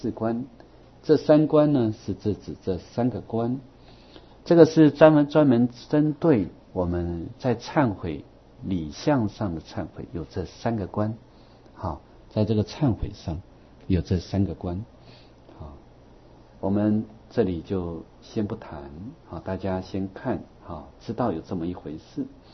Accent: Taiwan; 那这个是我们台湾人的福报，啊，我们在台湾的福报，所以台湾真是宝岛

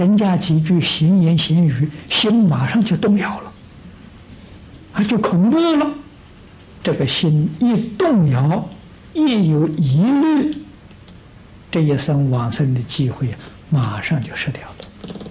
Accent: China; 我们中国人翻成灵山

